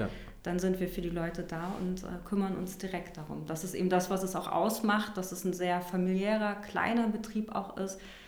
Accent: Hamburg, Germany; born there; Genau, ich bin gebürtige Hamburgerin.

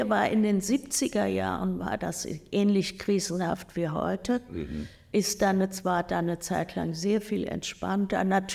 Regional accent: Mannheim, Baden-Württemberg, Germany; now in Hamburg, Germany; Ja, ich bin in Mannheim, teilweise in Mannheim aufgewachsen und habe schwäbische Wurzeln.

